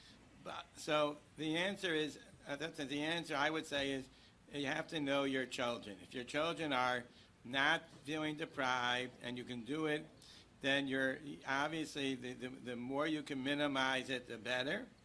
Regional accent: Israel; when we came from Israel, first of all, in Israel, obviously there's no movies

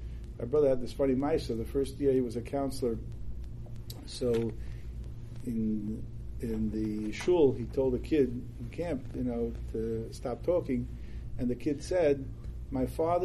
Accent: Borough Park, New York, United States; So in the shul that I grew up in Borough Park

